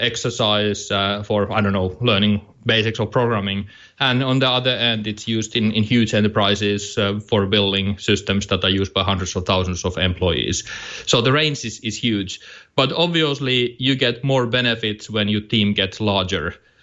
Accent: Finland; English is a second language; we are originally from Finland.

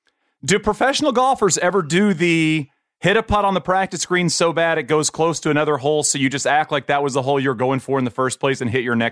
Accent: Texas, United States; You know, I grew up in East Texas.

